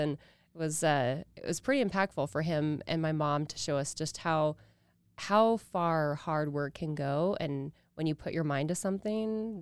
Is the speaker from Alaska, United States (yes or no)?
no; Idaho, United States; I'm born and raised in Idaho, and I feel like that's kind of a rare unicorn nowadays with the influx of people moving here